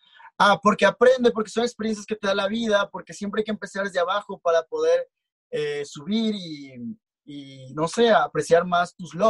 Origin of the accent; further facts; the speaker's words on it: Comalcalco, Tabasco, Mexico; yo soy de Tabasco. Soy de un pequeño pueblito llamado Comalcalco.